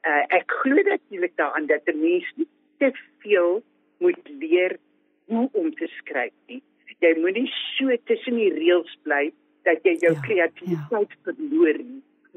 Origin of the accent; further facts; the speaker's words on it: Despatch, Eastern Cape, South Africa; ek het in Dispatch groot geword, Oos-Kaapse dorpie